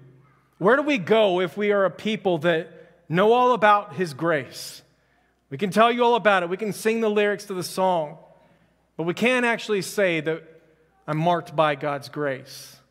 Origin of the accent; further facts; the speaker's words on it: Houston, Texas, United States; I'm just kidding. I'm from Houston. I love Houston. Houston's my hometown, so we can make fun of it a little bit there.